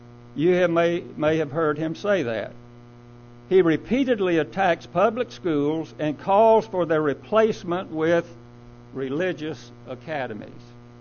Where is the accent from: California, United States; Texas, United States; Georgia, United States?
Georgia, United States; And I'm originally from Georgia, so I knew him when he was in the Senate there.